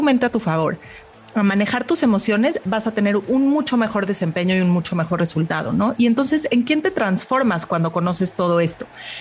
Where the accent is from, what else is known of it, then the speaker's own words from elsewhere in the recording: Mexico; pero yo como mexicana